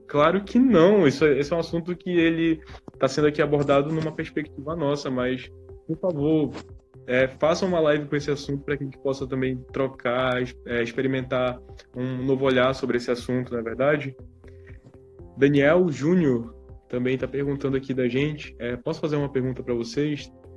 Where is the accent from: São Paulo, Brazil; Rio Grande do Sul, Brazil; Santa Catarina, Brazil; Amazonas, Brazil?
Amazonas, Brazil; a gente é aqui do Amazonas